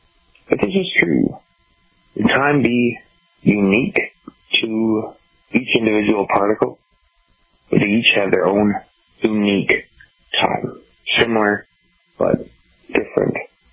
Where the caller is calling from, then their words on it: New London, Minnesota, United States; I'm calling from New London, Minnesota.